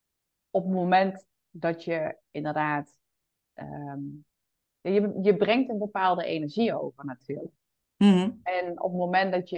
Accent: North Brabant, Netherlands; Ik kom uit Brabant, Noord-Brabant, dus dat hoor je.

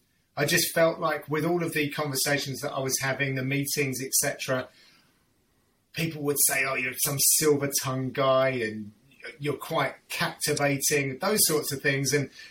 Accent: Radlett, East of England, United Kingdom; also born or lived in Edgware / Harrow Weald; I was born in Edgware, which is kind of North London, if you like. And growing up, I moved from like Harrow Weald to Edgware to then a place called Radlett, which is in Hertfordshire, where I was and grew up for many, many years.

